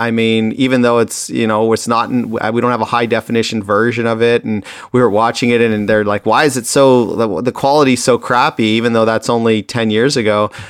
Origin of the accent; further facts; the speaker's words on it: Toronto, Ontario, Canada; and the Raptors growing up in Toronto, and I had season tickets for the Raptors.